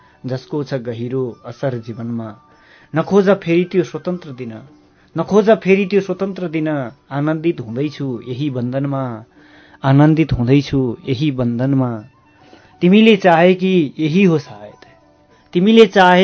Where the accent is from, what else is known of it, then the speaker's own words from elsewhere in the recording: Rasuwa, Bagmati, Nepal; born there; मैले रसुवा भन्ने भन्नाले रसुवा म मेरो जन्मभूमि हो।